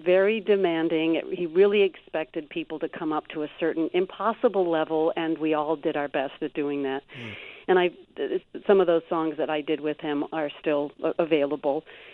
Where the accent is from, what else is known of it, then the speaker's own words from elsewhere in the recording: Chicago, Illinois, United States; I am. Chicago is my hometown.